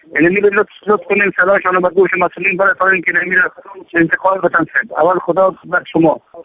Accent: Afghanistan; now in Pakistan; از افغانستان هستیم.

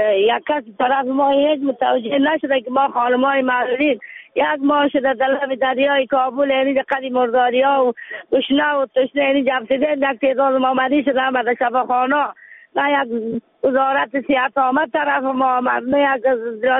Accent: Afghanistan; ما از افغانستانی هستیم

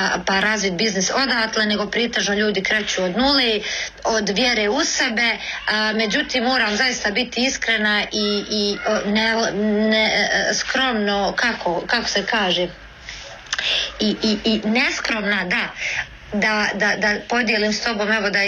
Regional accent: Kalesija, Federation of Bosnia and Herzegovina, Bosnia & Herzegovina

